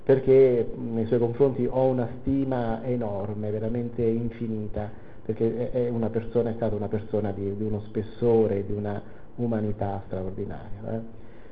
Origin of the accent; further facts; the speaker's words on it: Salerno, Campania, Italy; moved away as an adult; now in Ancona, Italy; Vengo da Ancona, ma non sono di Ancona, sono di Salerno originario, poi insomma, per amore mi sono trasferito ad Ancona